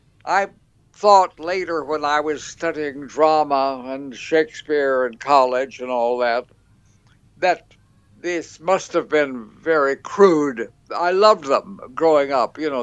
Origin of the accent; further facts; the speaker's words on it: Texas, United States; growing up in West Texas, the only theater we ever saw, there was one company that did a tent show